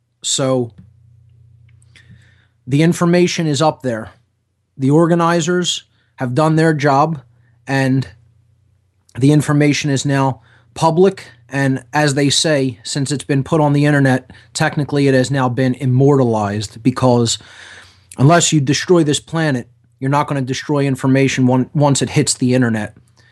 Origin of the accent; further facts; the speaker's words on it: Philadelphia, Pennsylvania, United States; is coming up right here in Philadelphia, my hometown, on July 7th, 8th, 9th, and 10th.